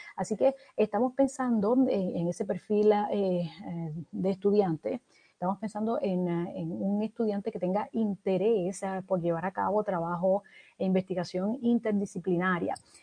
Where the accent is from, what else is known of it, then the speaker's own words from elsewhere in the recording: Puerto Rico; característico de nosotros como puertorriqueños, caribeños y latinoamericanos